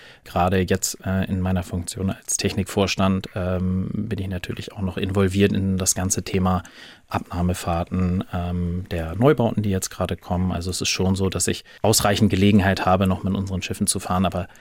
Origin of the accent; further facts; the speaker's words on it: Buchholz, Lower Saxony, Germany; Also aus meiner Kindheit heraus tatsächlich die Linie 62, Sie haben es ja schon gesagt, gebürtiger Buchholzer